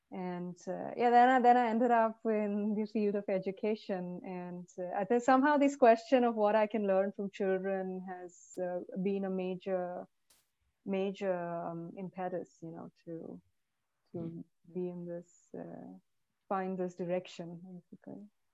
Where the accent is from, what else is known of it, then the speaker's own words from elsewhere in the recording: India; because I grew up in India in a very populated city, and I saw so many children on the streets